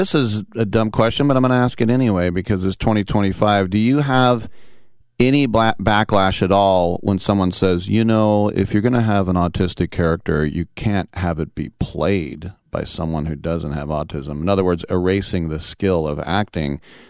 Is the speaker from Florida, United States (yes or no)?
no; Richmond, California, United States; There's a guy from my hometown of Richmond, California, African-American guy.